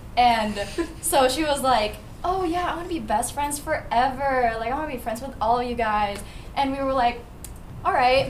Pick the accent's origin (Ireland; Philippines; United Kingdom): Philippines; now in United States; I grew up in the Philippines. I didn't grow up here in America, and I was raised by my grandparents.